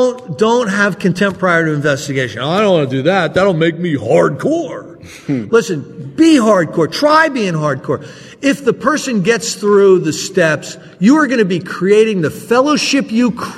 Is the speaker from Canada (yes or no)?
no; New Jersey, United States; I'm from New Jersey, and the Sopranos are big in New Jersey.